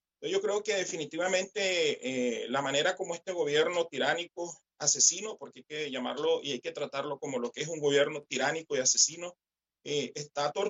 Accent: Nicaragua; Yo creo que nosotros como nicaragüenses tenemos que alzar la voz

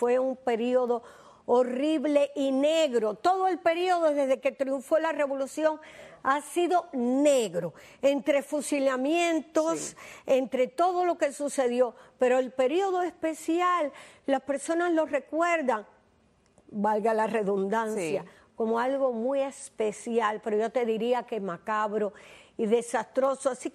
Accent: Santiago de las Vegas, Havana, Cuba; Santiago de las Vegas primero era mi pueblo y ahí había mucha gente, buenos samaritanos.

